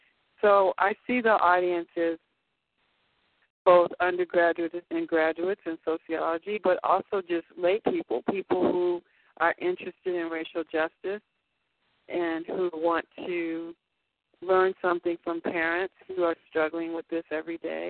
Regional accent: Chicago, Illinois, United States; I grew up in Chicago where, regardless of your level of education or your class, if you were black, you tended to live in a predominantly black neighborhood.

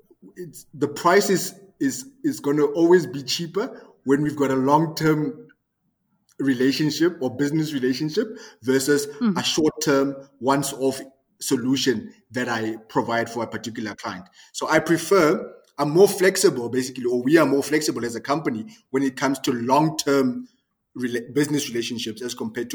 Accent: South Africa; first language Tswana; English is a second language; I'm a South African. English is not my first language. I speak Tswana.

